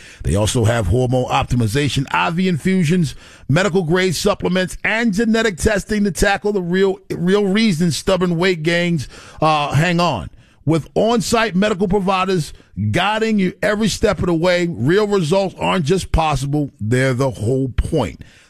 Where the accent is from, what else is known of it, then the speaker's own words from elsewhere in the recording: Baltimore, Maryland, United States; West Baltimore, my hometown.